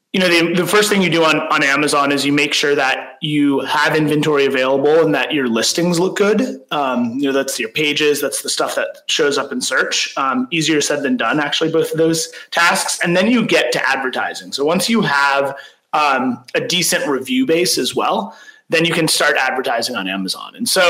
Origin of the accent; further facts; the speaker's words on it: California, United States; So I grew up in Northern California. My parents are actually entrepreneurs. They started a small software company in Northern California. Then I went to school in New York